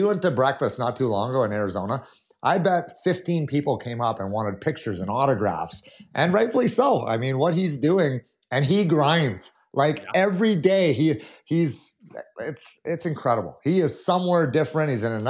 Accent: Edmonton, Alberta, Canada; play for the Edmonton Oilers back in the day. I really would have. I mean, that's my hometown.

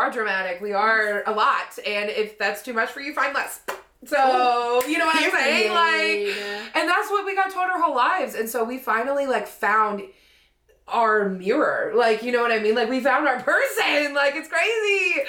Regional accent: Tennessee, United States; and we're just like little small town Tennesseans. We don't know how to navigate snow on the road.

